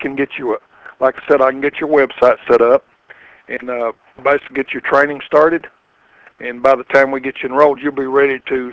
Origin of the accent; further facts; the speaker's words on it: Tennessee, United States; I'm from Tennessee too.